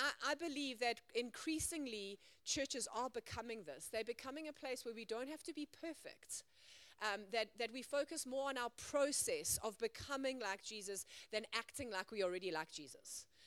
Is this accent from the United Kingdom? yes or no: no; South Africa; now in Zimbabwe; I thought South Africans were robust until I came to Zim and I was like, we are soft down south.